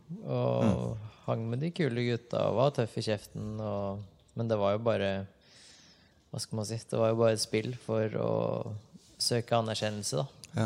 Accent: Larvik, Vestfold, Norway; Og så begynte jeg egentlig bare hjemme i Viksfjorden da. Utenfor Larvik, utenfor seilhytta der.

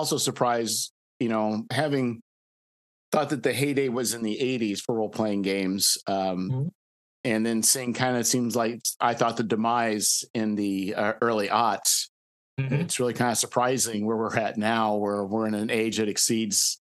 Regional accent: Illinois, United States; I think I took my vehicle, and I'm from Illinois.

